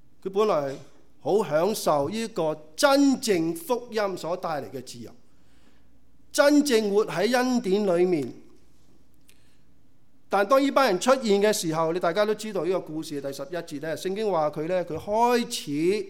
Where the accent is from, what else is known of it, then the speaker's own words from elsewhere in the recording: China; 比如蛇羹这样猪蹄这样猪粉这些好吃的嘛，我们中国人说。